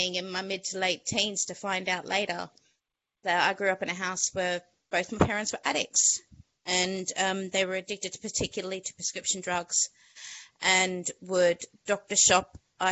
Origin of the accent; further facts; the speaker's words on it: Queensland, Australia; also born or lived in New South Wales; I'm one of six kids. I'm Australian, born in New South Wales, raised in Southeast Queensland, and I'm one of six children.